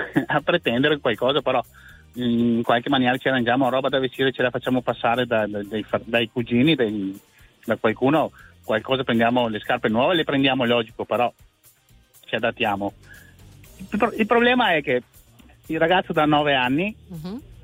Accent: Thiene, Veneto, Italy; Io sono di Tiene, c'è il treno, vai e torna.

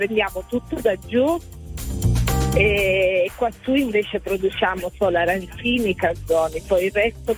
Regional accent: Catania, Sicily, Italy; now in Bologna, Italy; Allora, chiamo da Bologna, sono di Catania.

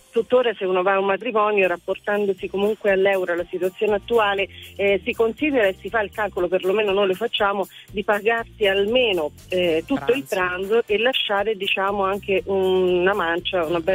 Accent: Bolsena, Lazio, Italy; Allora, sono di Bolsena, provincia di Viterbo

